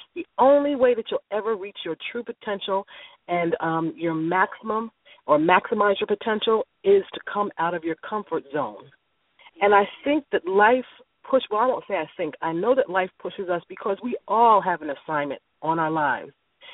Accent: New York, United States; We're both from New York

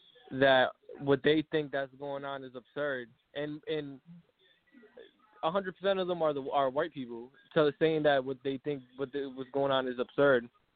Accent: New York, United States; So let's just go by … I'm from New York.

